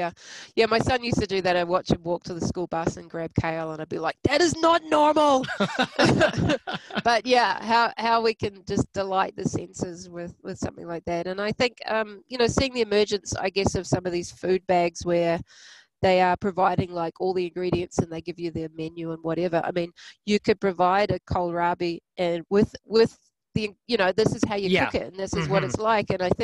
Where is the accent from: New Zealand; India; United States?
New Zealand; accent: New Zealand; And it's in my New Zealand accent, so you'll be fluent by the end of it.